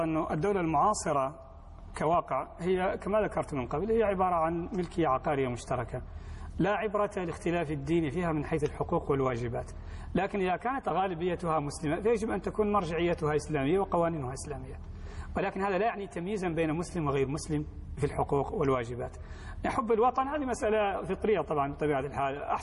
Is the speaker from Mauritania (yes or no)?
yes; Mauritania; وأنا ولدت في موريتانيا فأنا موريتاني.